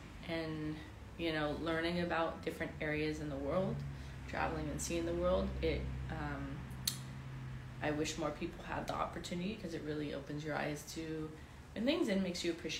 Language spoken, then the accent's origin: English; Santa Monica, California, United States; growing up in Santa Monica inspired me.